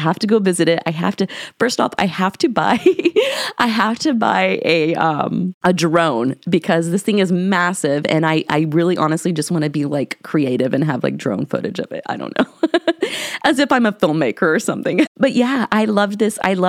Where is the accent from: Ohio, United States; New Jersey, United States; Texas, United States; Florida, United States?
Ohio, United States; I know where I grew up in Northwest Ohio, there are some legends of some cannibal caravans of people who had come through.